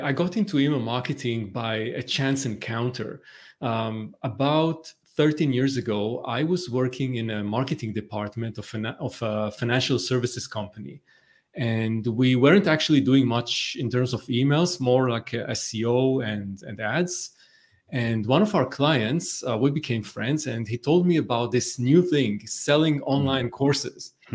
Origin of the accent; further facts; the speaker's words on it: Tel Aviv, Tel Aviv District, Israel; moved away as an adult; So I grew up in Tel Aviv, Israel, aka the startup nation.